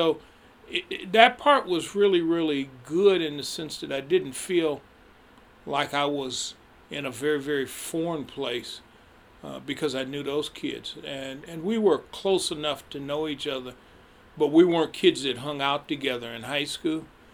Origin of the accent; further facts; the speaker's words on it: Detroit, Michigan, United States; I was born in Detroit, Michigan, and went through all my, up to the high school, graduating from Mumford High School.